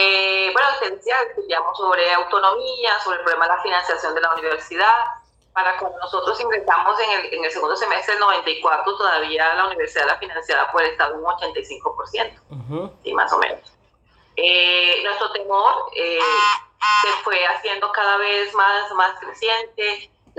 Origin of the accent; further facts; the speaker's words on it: Santa Marta, Magdalena, Colombia; born there; Sí, yo soy nacida en Santa Marta.